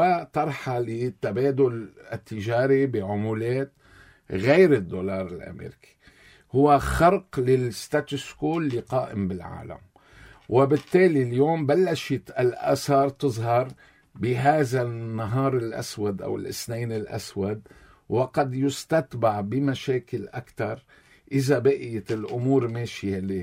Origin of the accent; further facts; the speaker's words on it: Lebanon; الحرب الدائرة في لبنان قديش خسرتنا، رغم انه نحن كاقتصاد لبناني ما بنتحمل شيء